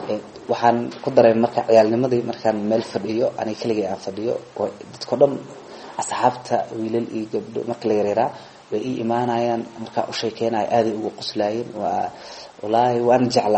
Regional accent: Mogadishu, Banadir, Somalia; waxaan ku dhashay Soomaaliya gaar ahaan magaalada Muqdisho degmada Yaqshi isla meeshaasaa kusoo barbaaray

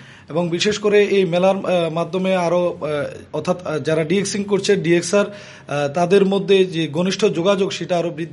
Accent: Bangladesh; Chairman south Asia radio club, আমি বাংলাদেশ থেকে এসেছি।

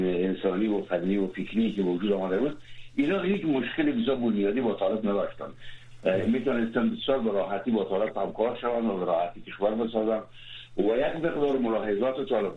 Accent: Afghanistan; من به عنوان یک افغان یک افسوس میخورم.

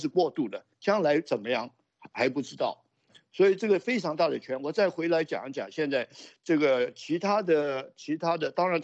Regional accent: Hong Kong; 我香港人

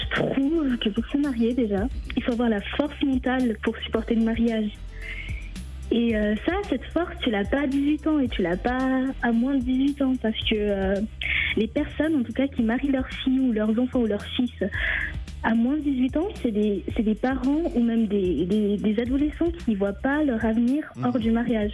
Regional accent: Madagascar; Et ça, c'est une mentalité africaine parce que je suis malgache.

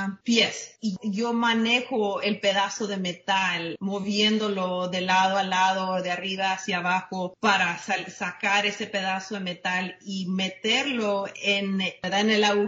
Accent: Mexico; siendo mexicana, uno tiene primos hasta de como 20. Entonces, viniendo de una familia muy grande

